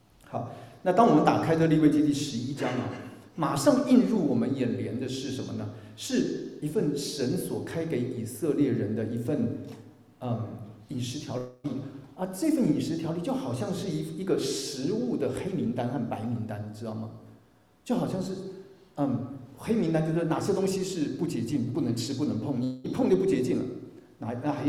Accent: China; 那我中国人是有名的吃的民族嘛

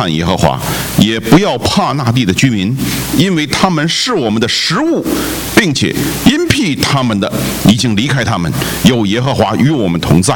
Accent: China; 这个我们中国人有一句俗语叫做信不信由得你

